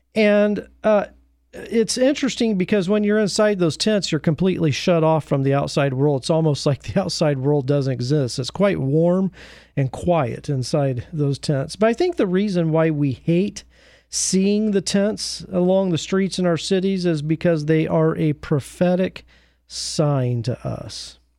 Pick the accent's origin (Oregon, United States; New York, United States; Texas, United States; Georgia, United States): Oregon, United States; Portland; And then Portland, my hometown, Portland, Oregon. Love it.